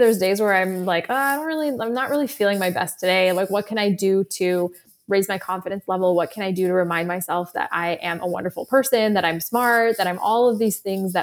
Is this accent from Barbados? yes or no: no; Canada; My sisters grew up in Iran. I grew up in Canada.